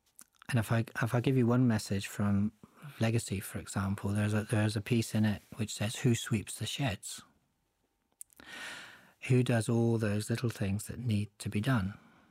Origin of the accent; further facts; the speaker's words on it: England, United Kingdom; now in Scotland; whether I've ever been treated as an Englishman, which I am, Englishman with a kilt, whether I've ever felt anything other than a welcome in Scotland.